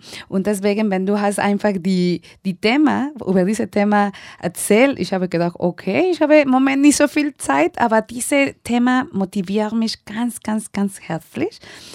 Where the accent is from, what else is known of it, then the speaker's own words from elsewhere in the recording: Mexico; first language Spanish; German is a second language; Natürlich, ich komme aus Mexiko und ich habe natürlich eine naturelle Beziehung mit den Leuten, die dann Spanisch sprechen.